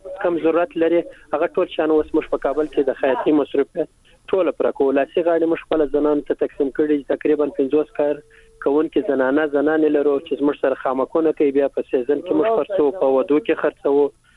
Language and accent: Pashto; Kandahar, Afghanistan; now in Kabul, Afghanistan; زه خپل د کندهار یم او وس پیلن په کابل کې